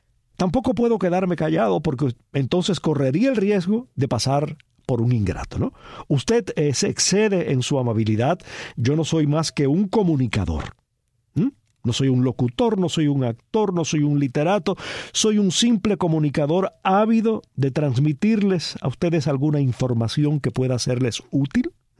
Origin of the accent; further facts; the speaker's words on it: Cuba; que soy cubano